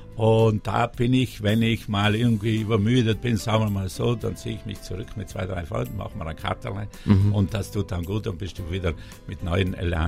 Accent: Trentino-Alto Adige, Italy; Für Südtirol bedeutet mir sehr viel, ist meine Heimat.

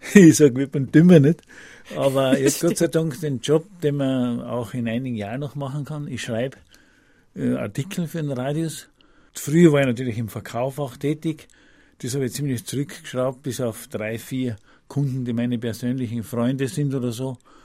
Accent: South Tyrol, Italy; accent: South Tyrolean; Am Anfang bei der freien Südtiroler Welle hat man meinen Dialekt hat man natürlich sofort herausgekannt.

